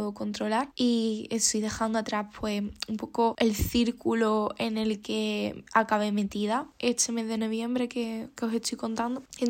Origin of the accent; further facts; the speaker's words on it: Málaga, Andalusia, Spain; now in Madrid, Spain; Yo soy de Málaga, pero estoy viviendo en Madrid por estudios porque mi universidad está allí.